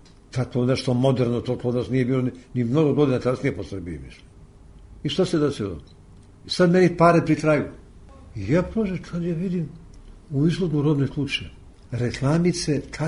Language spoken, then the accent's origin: Serbian; Peja, Kosovo; born there; Ja sam rođen u Peći, sestra u Brdu